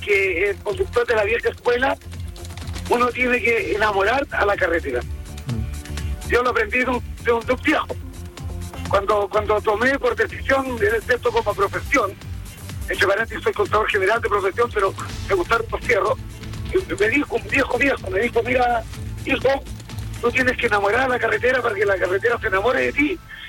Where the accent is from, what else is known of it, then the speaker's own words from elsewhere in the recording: Cauquenes, Maule, Chile; yo soy de Cauquenes, el día viernes mañana me voy, o sea, más ratito me voy a mi casita a estar con mi familia.